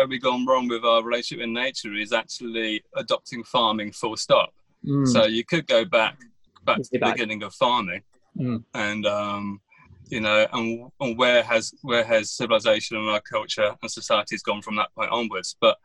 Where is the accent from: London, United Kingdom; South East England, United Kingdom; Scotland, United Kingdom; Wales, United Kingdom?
South East England, United Kingdom; I grew up in Berkshire, but in the Chiltern Hills. And we had a big, lovely woodland right on our back doorstep.